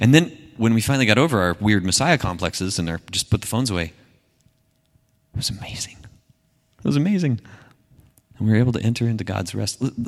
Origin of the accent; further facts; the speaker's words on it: Panama City Beach, Florida, United States; I grew up in Panama City Beach, Florida, okay? Panama City Beach is a beachside town. It's absolutely beautiful.